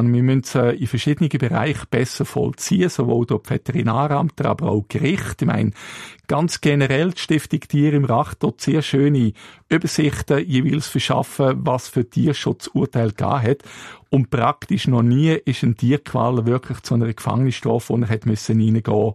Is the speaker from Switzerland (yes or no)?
yes; Switzerland; Das ist für mich als Schweizer eigentlich das falsche Vorgehen.